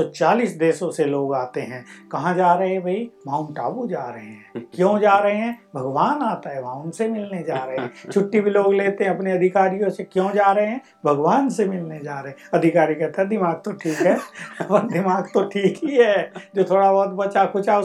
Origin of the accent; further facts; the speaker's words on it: North India, India; moved away; मैं जब यहाँ पर आया आपसे 50 साल पहले, तो मैंने देखा हम नॉर्थ इंडिया से हैं, दिल्ली से भी नॉर्थ में